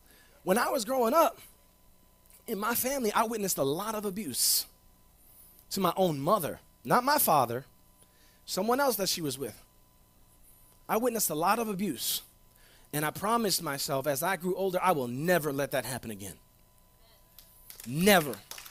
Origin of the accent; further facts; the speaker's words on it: South Bronx, New York, United States; It's the truth. I came from the South Bronx. I have seen some messed up relationships.